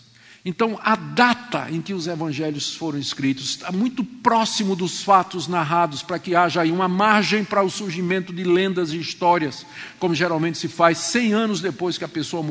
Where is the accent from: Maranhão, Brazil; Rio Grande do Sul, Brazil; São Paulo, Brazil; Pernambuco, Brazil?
Pernambuco, Brazil; also born or lived in João Pessoa, Paraíba / Ceará; Eu sou nordestino, nasci em João Pessoa, na Paraíba, me criei em Pernambuco, passei um tempo no Ceará, e no Ceará eu morei no Crato e no Juazeiro, terra do Padre Cis.